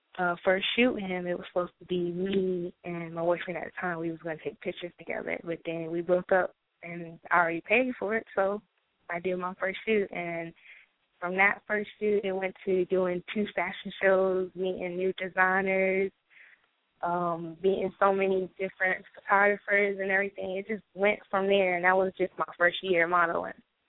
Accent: New York City, New York, United States; Okay, well, as y'all heard … I'm originally from Brooklyn, New York, of course.

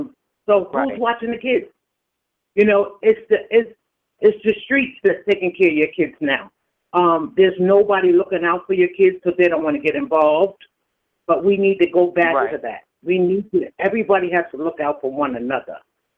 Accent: Yonkers, New York, United States; We only had let's say, because I'm from Yonkers, we had our Riverdale group, we had a project group.

